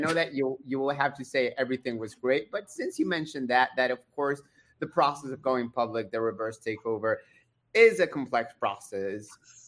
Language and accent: English; Argentina; English is a second language; I come from a country, I'm from Argentina.